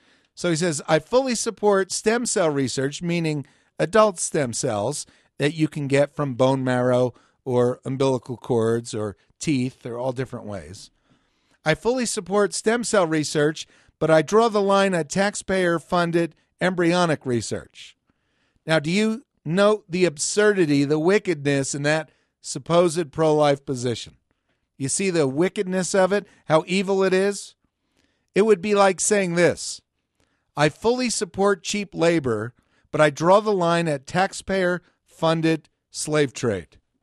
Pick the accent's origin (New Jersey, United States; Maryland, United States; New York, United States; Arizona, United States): New Jersey, United States; I grew up in New Jersey. What do we know? It's the Garden State.